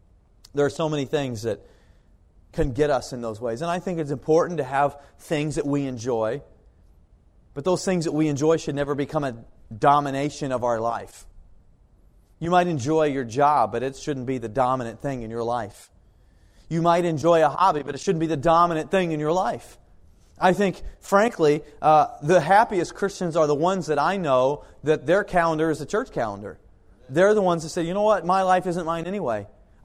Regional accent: Kansas, United States; now in Florida, United States; and I grew up in Kansas, and so I hated the Denver Broncos.

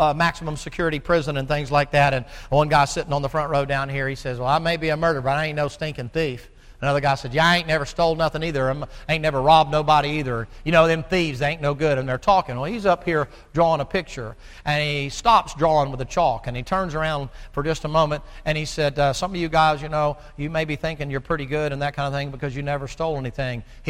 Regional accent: the South, United States; I'm from the South, man.

